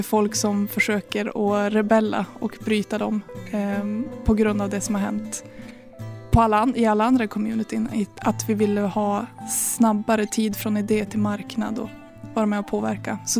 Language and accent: Swedish; Västernorrland County, Sweden; berättelser från området Höga Kusten där jag kommer ifrån.